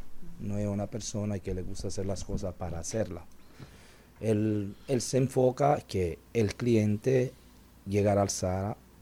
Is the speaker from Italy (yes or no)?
yes; Italy; Spanish is a second language; Pero yo como italiano, si voy un ejemplo a comer una carbonara, yo sé que la carbonara es esta.